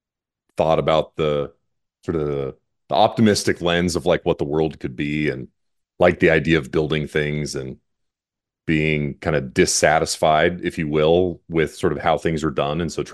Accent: Pacific Northwest, United States; I did not grow up in Houston or in Texas. I grew up in the Pacific Northwest. Grew up in a small paper mill town.

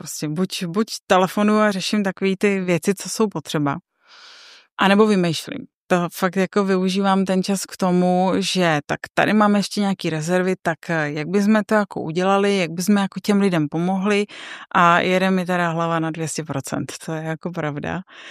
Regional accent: Jihlava, Vysočina Region, Czechia; Já jsem původně Jihlavačka, jsem se narodila v Jihlavě a vlastně jako úplně to malé dětství, tak jsem se zažila v Jihlavě. A pak jsme se přestěhovali právě tady na tu vesnici.

